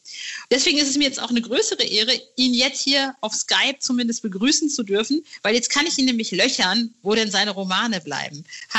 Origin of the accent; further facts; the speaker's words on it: North Rhine-Westphalia, Germany; ich komme aus Ostwestfalen